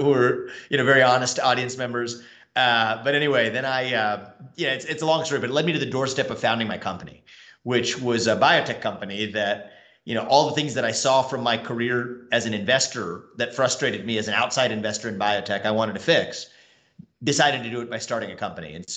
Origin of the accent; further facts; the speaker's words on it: Cincinnati, Ohio, United States; I grew up in Cincinnati, Ohio. My parents were immigrants from India. My dad came over in the late 70s, my mom in the early 80s.